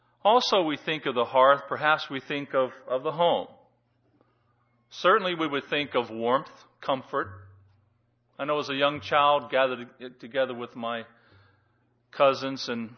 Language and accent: English; Pittsburgh, Pennsylvania, United States; as I was growing up in Pittsburgh area, we had open hearth furnaces.